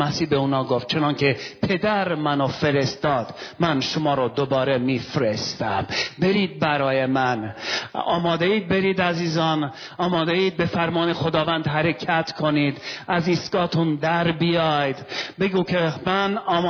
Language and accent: Persian; Iran; میدونید من به عنوان یک ایرانی همیشه همکاری میکردم در ارمنستان.